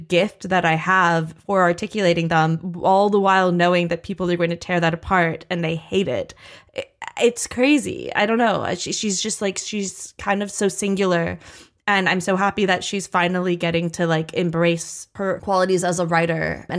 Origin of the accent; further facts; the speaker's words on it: United Kingdom; accent: British; I guess because you don't really encounter that many British people in porn